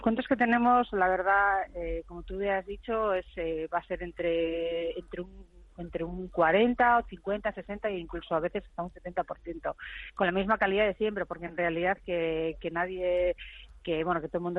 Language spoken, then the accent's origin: Spanish; Bilbao, Basque Country, Spain; De tal manera somos de Bilbao.